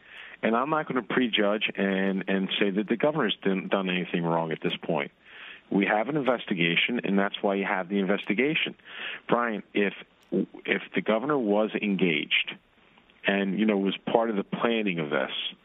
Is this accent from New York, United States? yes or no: no; New Jersey, United States; I say that wrong. I'm from South Jersey.